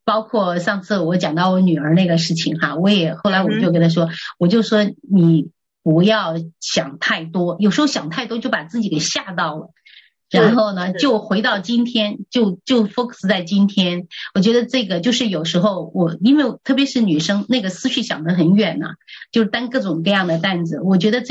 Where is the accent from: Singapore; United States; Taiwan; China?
China; 因为我们中国人有一句俗话